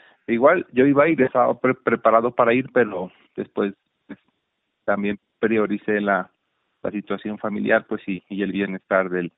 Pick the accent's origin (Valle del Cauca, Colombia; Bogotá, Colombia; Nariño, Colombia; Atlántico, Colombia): Nariño, Colombia; Sandoná; programaron allá en Sandoná esa carrera, pues sí. ¿Cómo no iba a ir a competir a mi tierra, no?